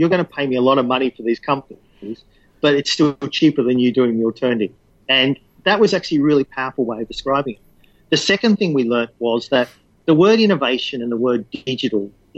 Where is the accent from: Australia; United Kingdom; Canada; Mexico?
Australia; Sure. So, look, I'm an Australian.